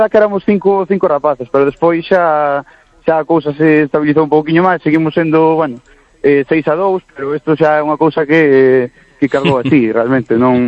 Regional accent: Santa Comba, Galicia, Spain; dos dous que somos de Santa Comba

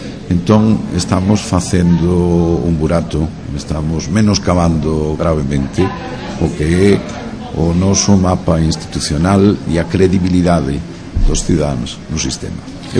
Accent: Galicia, Spain; aproveitando non só que estou na miña terra, sino que estou tamén nun medio galego

